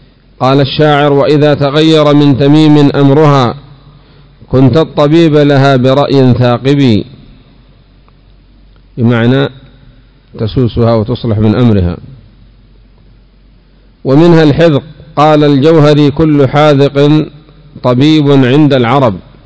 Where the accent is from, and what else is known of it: Yemen